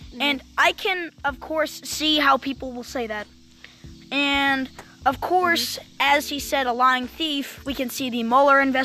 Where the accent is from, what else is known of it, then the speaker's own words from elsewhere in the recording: United States; But me and him are Americans as well.